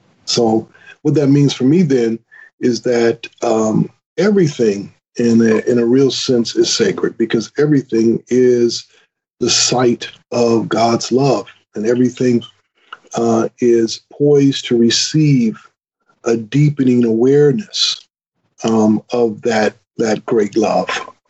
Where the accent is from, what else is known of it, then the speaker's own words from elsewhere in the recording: Michigan, United States; And so, you know, when I grew up in Michigan with these folks whose memories and whose minds were all encircled by the dirt